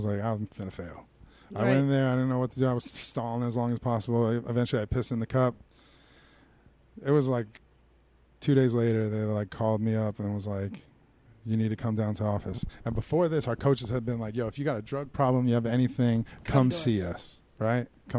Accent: Florida, United States; I'm from South Florida, 18 years old. I went to Philly, right?

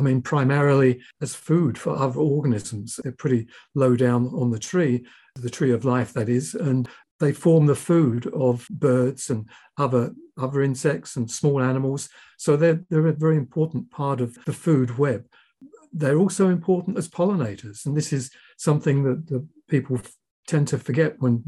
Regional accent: England, United Kingdom; born there; I was born in England, as you can tell by my accent.

